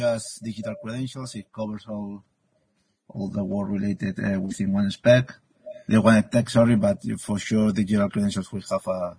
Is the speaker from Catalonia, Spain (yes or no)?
yes; Barcelona, Catalonia, Spain; English is a second language; This year is in October 9th to October 11th in Barcelona, in my hometown.